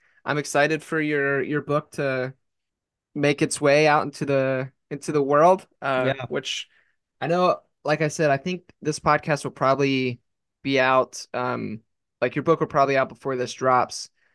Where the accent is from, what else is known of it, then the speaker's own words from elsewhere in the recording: Baltimore, Maryland, United States; born there; I love it here. I was born here in Baltimore City. My wife and I love it, so it's a great place.